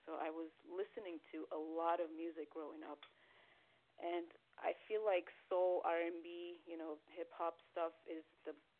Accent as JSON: {"language": "English", "country": "Armenia", "tie": "born or raised there", "said": "Well, I grew up in Armenia, actually"}